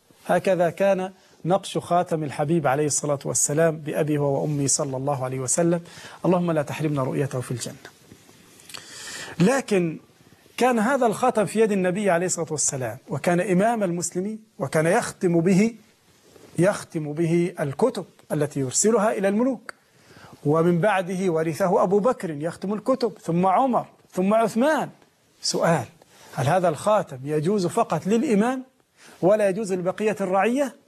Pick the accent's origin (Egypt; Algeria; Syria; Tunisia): Egypt; الخياطين يفعلون عندنا في مصر هذا القطان من الحرير